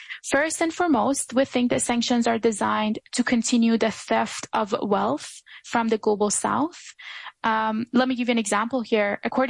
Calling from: Ottawa, Ontario, Canada; such as Canada, I'm calling from Ottawa today

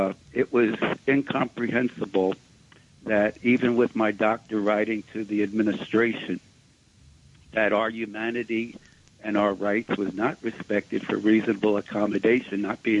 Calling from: Ithaca, New York, United States; That's why I'm calling now from Ithaca, New York.

